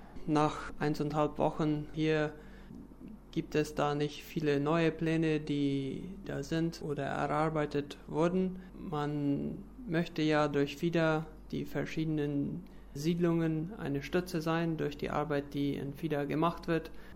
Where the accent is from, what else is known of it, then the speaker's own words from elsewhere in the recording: Boquerón, Paraguay; ich komme aus der Kolonie Menno